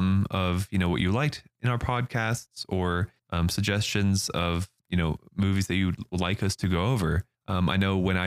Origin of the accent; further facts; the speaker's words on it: Germany; English is a second language; I mean, all we Germans change is the S sound.